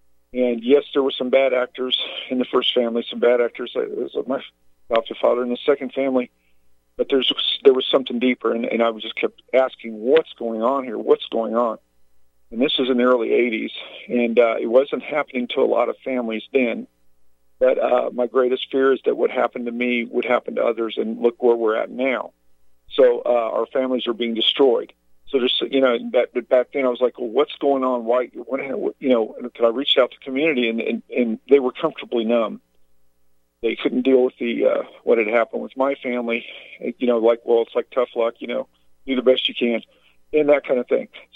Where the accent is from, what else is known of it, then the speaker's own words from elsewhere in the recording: United States; born there; You know, I was born here in America, and I was also in the Navy like yourself.